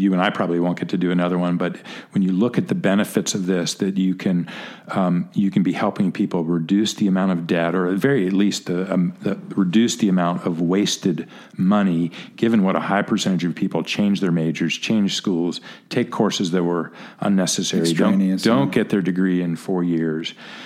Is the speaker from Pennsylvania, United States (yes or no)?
yes; Pittsburgh, Pennsylvania, United States; I grew up in Pittsburgh. We kind of lived in an area that was a little bit like the Buckhead of Pittsburgh